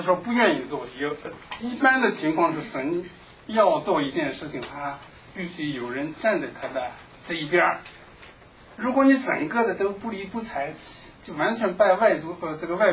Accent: Shandong, China; 我是从农村出来的，我打过麦子

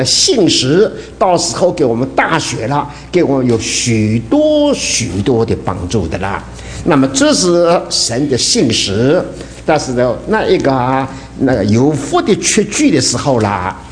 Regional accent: Taiwan; 我们从台湾来不下雪的，

